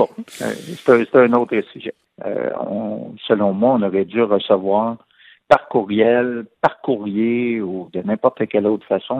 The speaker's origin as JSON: {"language": "French", "town": "Montreal", "region": "Quebec", "country": "Canada", "tie": "born there", "said": "moi, je suis né dans Hochelaga-Maisonneuve, Vermont, puis avant, la rue Ontario, là."}